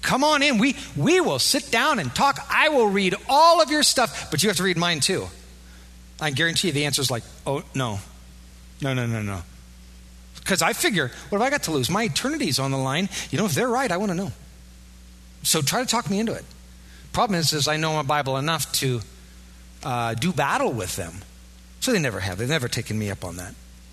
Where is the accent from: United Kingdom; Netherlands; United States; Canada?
United States; Iowa; Now, if you're not aware of this, and I am because I'm from Iowa, y'all know that there's a corn cam down there?